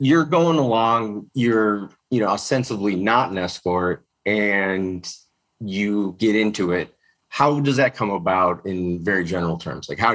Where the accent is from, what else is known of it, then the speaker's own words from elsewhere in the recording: Chicago, Illinois, United States; now in Los Angeles, United States; I'm from Chicago. It's like 10 degrees. I left that, but now I'm cool California.